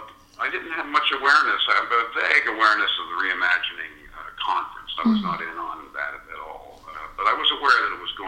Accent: Altoona, Pennsylvania, United States; born there; I was born in Altoona, Pennsylvania.

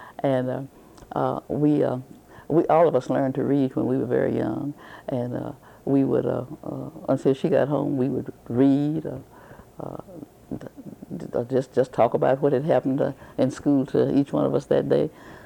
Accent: Raleigh, North Carolina, United States; My parents had three girls and three boys, and we grew up in Raleigh. All of us went to school there.

